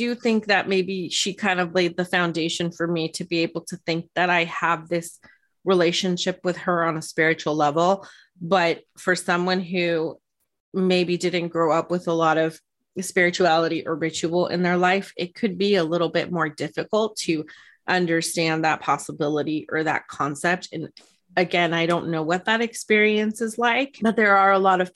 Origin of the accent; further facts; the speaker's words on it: California, United States; This is a Mexican heritage tradition, and I'm not Mexican, but I grew up in California.